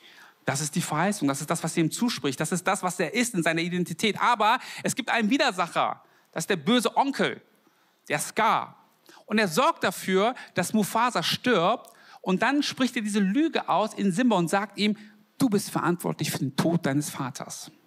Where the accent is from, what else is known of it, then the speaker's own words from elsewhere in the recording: Germany; Ja, aber woher kommen Sie? So, ja, da muss man mir mal erklären. Ja, also meine Eltern kommen aus Südkorea.